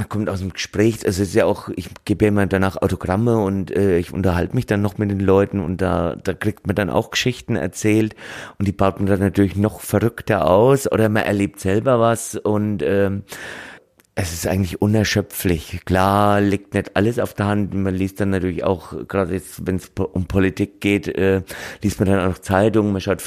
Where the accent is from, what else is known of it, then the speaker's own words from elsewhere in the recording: Bad Kissingen, Bavaria, Germany; ich komme aus Garitz, ein Stadtteil von Bad Kissingen mit einem eigenen Faschingsclub